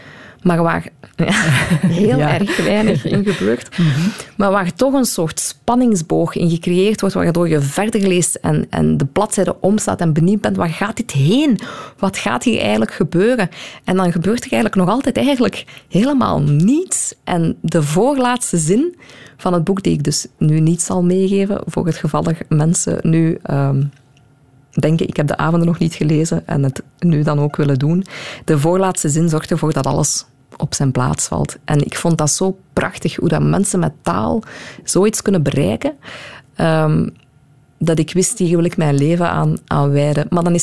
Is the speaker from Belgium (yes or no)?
yes; Dendermonde, Flanders, Belgium; Ik ben opgegroeid in Dendermonde.